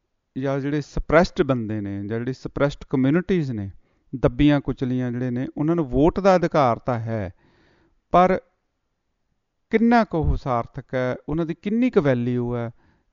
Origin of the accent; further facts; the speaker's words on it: Punjab, India; ਸਾਰੇ ਤੁਸੀਂ ਪਿੰਡਾਂ ਤੋਂ ਆਏ ਹੋ, ਅਸੀਂ ਪਿੰਡਾਂ ਤੋਂ ਆਏ ਹੋ, ਪੰਜਾਬ ਤੋਂ ਆਏ ਹੋ